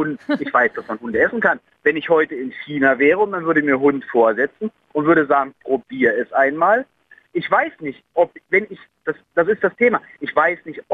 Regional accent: West Germany, Germany; Meine Eltern, die sind damals ziemlich früh abgehauen und ich bin im Westen groß geworden

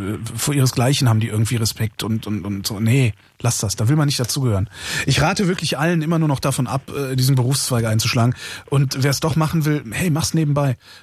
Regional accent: Cologne, North Rhine-Westphalia, Germany; also ich komme ja aus Köln, in meinem alten Bezirk in Sülz

